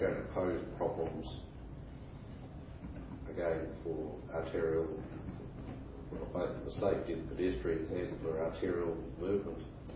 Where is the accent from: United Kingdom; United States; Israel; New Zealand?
New Zealand; Wellington; I come from Wellington, where people are getting bowled by buses all the time.